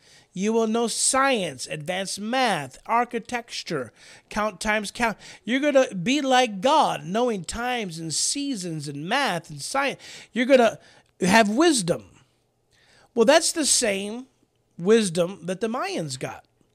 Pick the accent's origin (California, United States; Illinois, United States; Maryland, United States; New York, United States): Illinois, United States; Chicago; I thought that was interesting because I'm from Chicago.